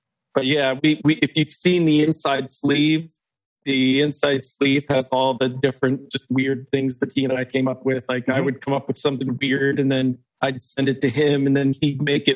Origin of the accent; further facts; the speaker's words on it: Ohio, United States; He was from Ohio. I'm from Ohio.